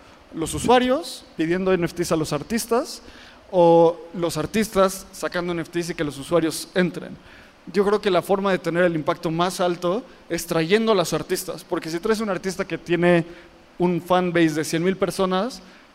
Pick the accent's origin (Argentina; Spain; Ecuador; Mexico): Mexico; Nosotros como mexicanos